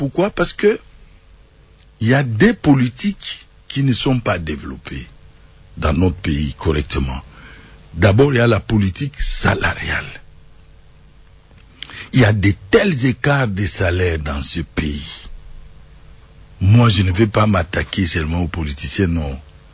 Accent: DR Congo; je suis Congolais, je dors, je mange au Congo, j'ai la joie de rester au Congo.

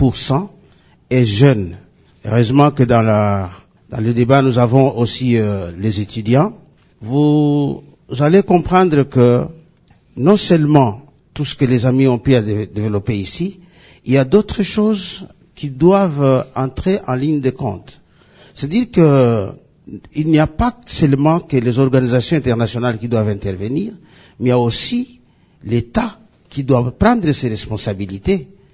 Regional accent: Beni, North Kivu, DR Congo; Et pourtant, chez nous à Beni, il n'y a pas de conflit de religion.

